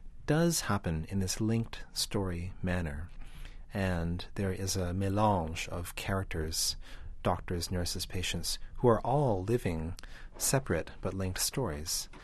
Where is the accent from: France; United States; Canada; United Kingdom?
Canada; born there; my parents were the first generation of my family in the country. And so while I was born in Canada and have, in many ways, a very North American worldview